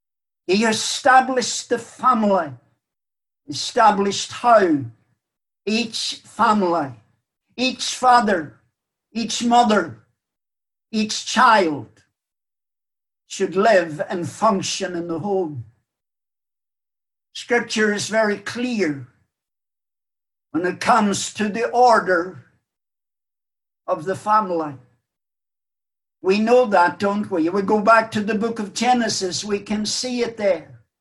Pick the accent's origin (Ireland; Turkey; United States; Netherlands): Ireland; moved away; For many years, as I grew up in Ireland, indeed all the time that I lived in Ireland, right up until I left the country